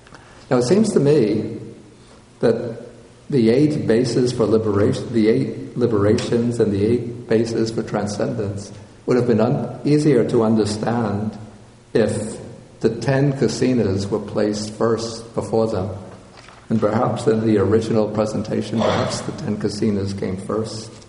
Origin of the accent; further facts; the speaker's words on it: Brooklyn, New York, United States; You know, growing up in Brooklyn.